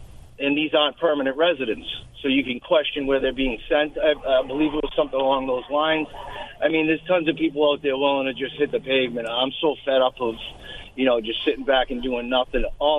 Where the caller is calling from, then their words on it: Somerville, Massachusetts, United States; I'm calling from Somerville, your favorite city in Mass.